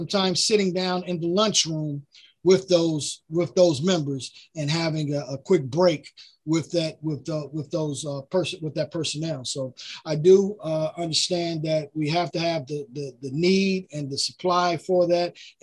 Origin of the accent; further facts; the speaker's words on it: East St. Louis, Illinois, United States; I grew up in the East St. Louis Boys Club. They helped keep me out of trouble.